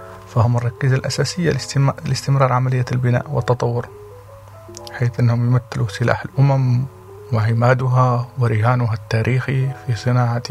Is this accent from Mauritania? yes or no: no; Libya; في بلادنا ليبيا يمثل الشباب الشريحة الكبرى في عدد السكان